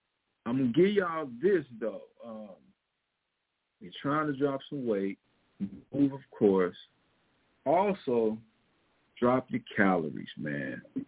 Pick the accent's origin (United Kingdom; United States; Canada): United States; Missouri; accent: Missouri; I guess my Missouri accent gets in the way, and they cannot fully understand what the hell I'm saying.